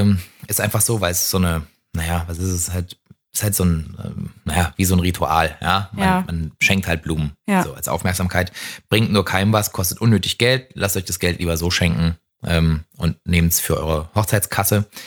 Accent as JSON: {"language": "German", "town": "Potsdam", "region": "Brandenburg", "country": "Germany", "tie": "born or raised there", "said": "Und die beiden kommen aber aus meiner Heimatstadt Potsdam"}